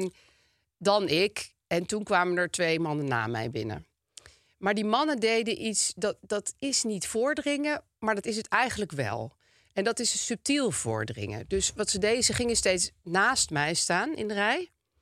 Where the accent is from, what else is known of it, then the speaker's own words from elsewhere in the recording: Amsterdam, North Holland, Netherlands; want vroeger had je, waar ik opgroeide in Amsterdam-Zuid, gewoon oude vrouwtjes.